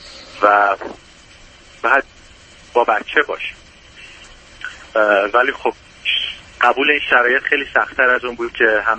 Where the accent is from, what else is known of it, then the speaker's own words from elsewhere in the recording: Iran; born there; ما نشنالیتیمون ایرانی هست، یعنی متولد ایران هستیم